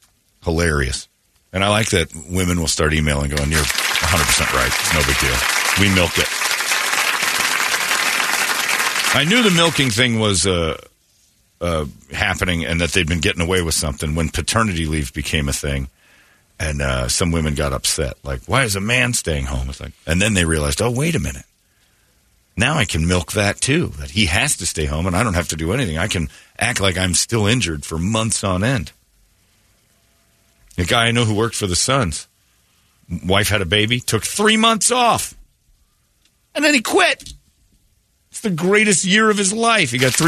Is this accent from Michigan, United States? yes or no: no; Indiana, United States; This is a story I laughed at too, because this is from my home state in Indiana.